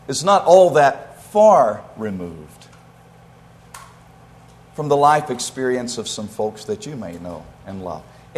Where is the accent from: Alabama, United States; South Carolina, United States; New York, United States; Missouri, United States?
Alabama, United States; Dothan; beginning in the congregation where I grew up in Dothan, Alabama.